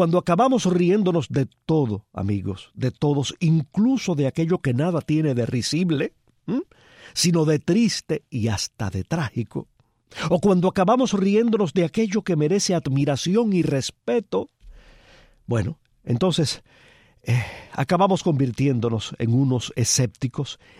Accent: Cuba; ¿Cómo somos los cubanos? ¿Cómo nos ve la mayor parte del mundo? ¿O cómo muchos de nosotros sabemos que en el fondo realmente somos?

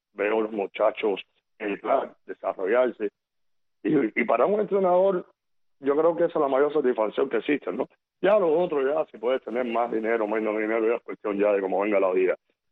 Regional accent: Cuba; como buen cubano

